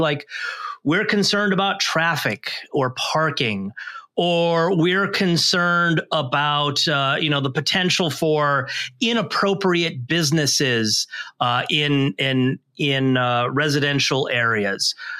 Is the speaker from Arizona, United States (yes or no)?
yes; Arizona, United States; my home state of Arizona included